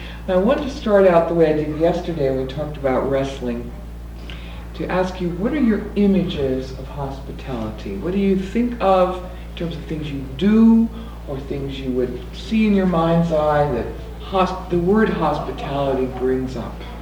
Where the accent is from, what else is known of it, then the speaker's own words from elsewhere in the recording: New Jersey, United States; And I'm out here from New Jersey, and I'm about to go back tomorrow, very reluctantly.